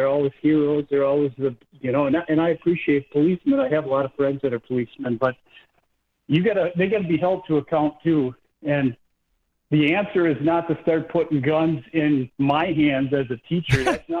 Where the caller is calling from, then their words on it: Green Bay, Wisconsin, United States; Yeah, I'm a teacher from Green Bay, and I just wanted to call